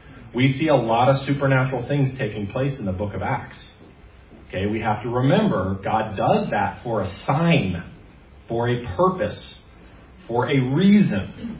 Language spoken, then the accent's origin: English; Maine, United States; now in Canada; As a child, I grew up in Maine, right? Of course, we live in Christmas tree country, as we do here in Canada.